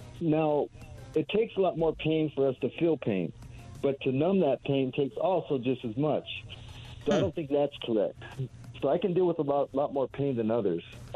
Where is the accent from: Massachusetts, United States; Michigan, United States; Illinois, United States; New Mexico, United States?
New Mexico, United States; Socorro; now in Colorado; Socorro, New Mexico.